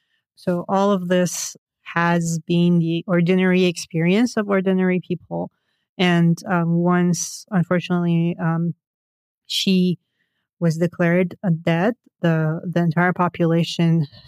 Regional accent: Iran; I am from Iran. We're very kind. We're very hospitable. Really nice people.

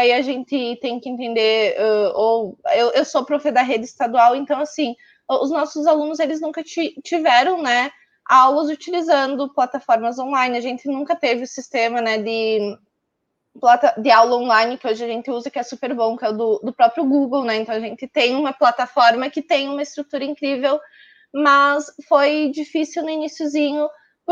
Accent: Chapecó, Santa Catarina, Brazil; eu sou de Chapecó, Santa Catarina, né? Cidadezinha não, né? No oeste de Santa Catarina, uma cidade grande até.

